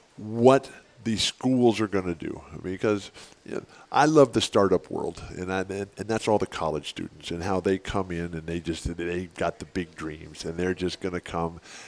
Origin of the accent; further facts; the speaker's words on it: La Mesa, California, United States; And then when I was a boy growing up in La Mesa, Westgate Park, where Fashion Valley is today, and I used to ride my bike down Friars Road before they built the freeways